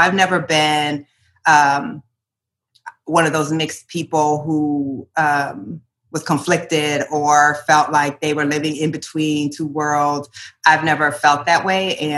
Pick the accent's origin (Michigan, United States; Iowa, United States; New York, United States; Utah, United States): Iowa, United States; now in Portland, United States; I told myself after growing up in Iowa that I would never live in a city that white again. And then, you know, somehow ended up in Portland.